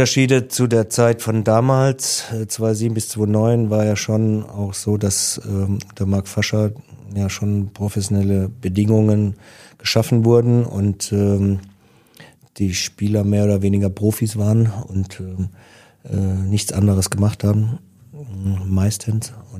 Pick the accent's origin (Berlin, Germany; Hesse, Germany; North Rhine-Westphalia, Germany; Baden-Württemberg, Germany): Baden-Württemberg, Germany; Meckesheim; beim TSV Meckesheim, wo ich herkomme, wo ich groß geworden bin.